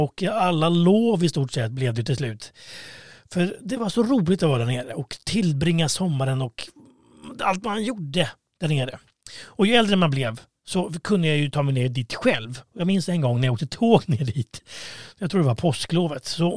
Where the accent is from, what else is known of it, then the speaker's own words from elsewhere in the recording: Stockholm, Stockholm County, Sweden; born there; accent: mix of Östergötland, Gothenburg and Stockholm dialects; also born or lived in Östergötland; Min dialekt, ja, det är väl en blandning av östgötska, göteborgska och kanske stockholmska, jag vet inte. Men jag föddes ju i Stockholm. Och därefter så flyttade jag, efter då gymnasiet, så flyttade jag till Östergötland.